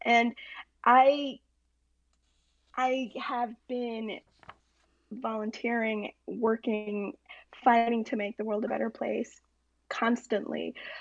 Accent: Hollywood, Florida, United States; also born or lived in Miami; I was born and raised in Hollywood before moving to Miami.

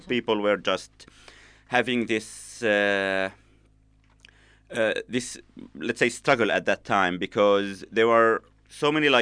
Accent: Aleppo, Aleppo Governorate, Syria; I've never in my life went to East Aleppo. And I'm from Aleppo.

